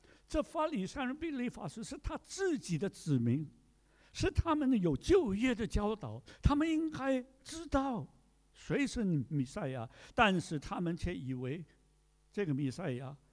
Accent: China; 但是我们从中国来的知道说中国的教会也受逼迫呀

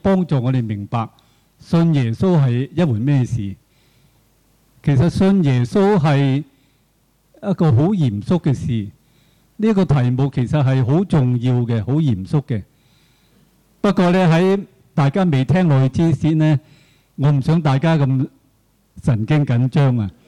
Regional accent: Hong Kong; now in United Kingdom; 我當初由香港搬嚟英國嘅時候咧

